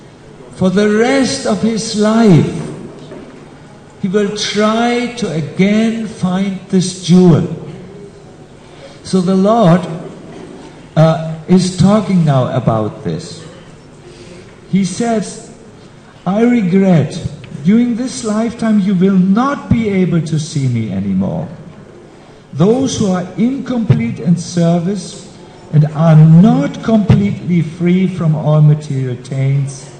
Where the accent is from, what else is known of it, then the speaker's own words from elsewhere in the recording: Germany; English is a second language; I'm sorry, I'm from Germany. We are a little bit like this.